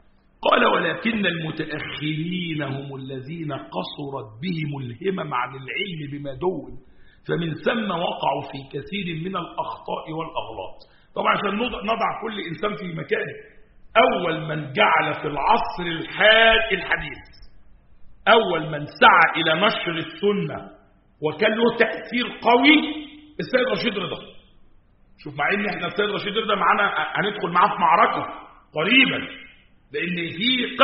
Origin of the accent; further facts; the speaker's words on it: Egypt; وحتى الضعيفه لما نزلت عندنا في مصر ساعتها كانت ايه 100 100 وعلى ورق بقى ورق جرايد كده